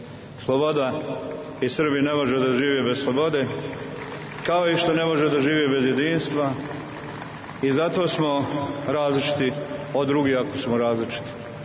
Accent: Republika Srpska, Bosnia & Herzegovina; I mi smo Srbi iz Republike Srpske ponosi na to.

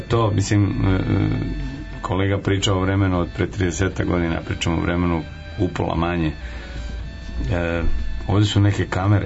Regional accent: Požega, Zlatibor District, Serbia; Nisam Beograđanin i za nas koji smo živjeli izvan glavnog grada, ja sam odrastao u Požegi

